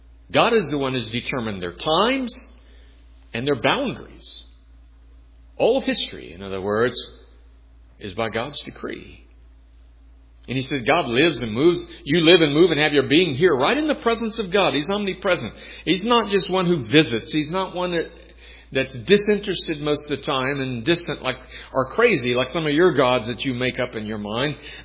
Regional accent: Texas, United States; Most of you know I grew up in, born and raised in Texas.

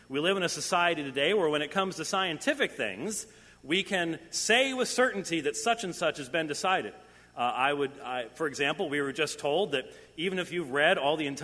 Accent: Minneapolis, Minnesota, United States; I was raised in Minneapolis, for crying out loud, where it's nice and cold.

